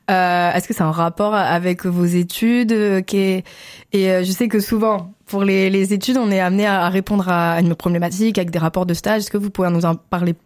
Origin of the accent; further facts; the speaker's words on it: France; moi, en tant que Française, je ne peux pas être présente pour aller voter dans mon bureau de vote